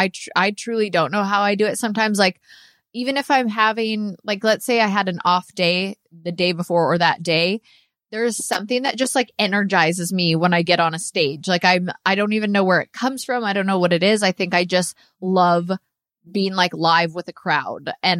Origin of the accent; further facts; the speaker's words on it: Canada; I'm Canadian.